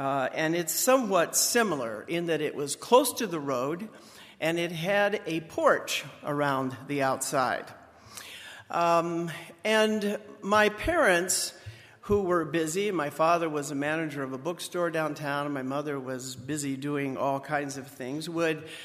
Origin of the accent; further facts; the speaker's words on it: Goshen, Indiana, United States; I grew up in Goshen, Indiana.